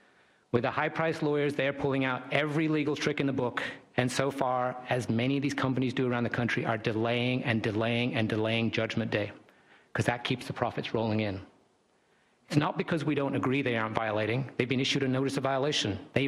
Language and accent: English; Madison, Wisconsin, United States; Madison, Wisconsin, my hometown, 2 years ago had 3 coal plants.